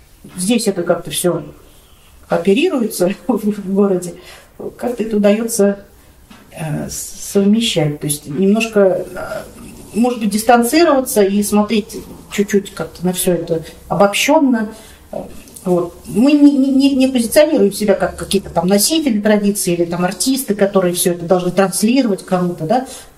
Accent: Moscow, Russia; так как мы москвичи, да, москвичи, они люди такие, с плавильный котел такой, да, получается.

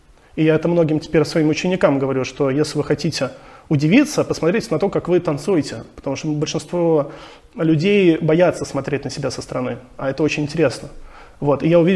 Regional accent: Moscow, Russia; Я родился в Москве

